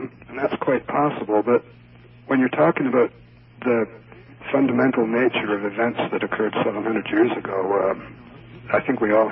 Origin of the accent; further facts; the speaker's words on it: Ireland; I'm Irish, and I quite simply don't agree with them.